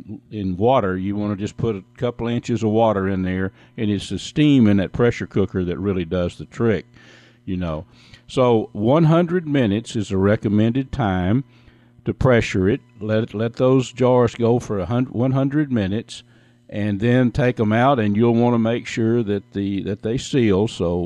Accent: Texas, United States; I have a tough time calling it salmon because I'm from Northeast Texas.

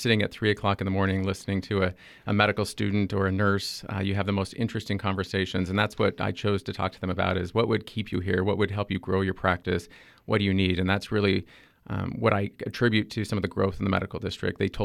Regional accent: Salt Lake City, Utah, United States; now in Nevada, United States; I grew up in Salt Lake City, Utah. The standard of care in Nevada is different.

